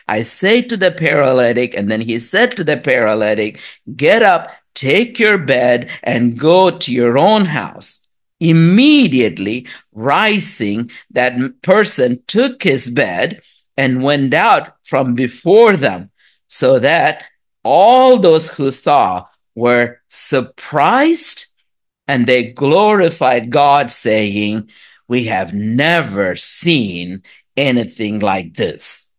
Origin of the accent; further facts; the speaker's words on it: India; born or raised there; moved away